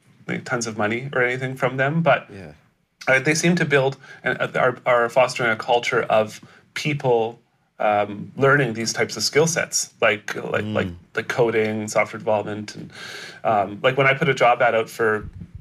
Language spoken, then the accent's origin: English; Canada; you know I'm born in Canada. Born in Canada, great parents. You know, not a lot of like hardships growing up.